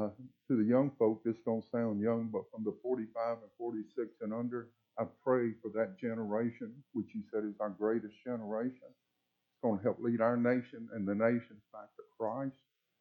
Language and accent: English; Mobile, Alabama, United States; moved away as an adult; also born or lived in Colorado / California; I grew up in Mobile, Alabama, and I got out of the neighborhood by going to college on a football, basketball, and baseball scholarship. Lived out in Colorado for 8 years.